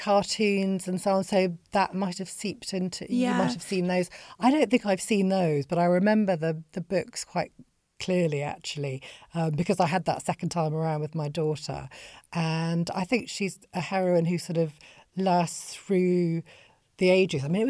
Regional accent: Bolton, North West England, United Kingdom; I grew up in Bolton

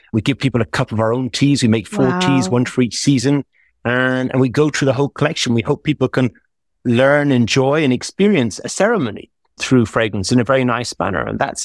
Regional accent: Ireland; because I'm Irish and I've traveled to over 100 plus countries in the world

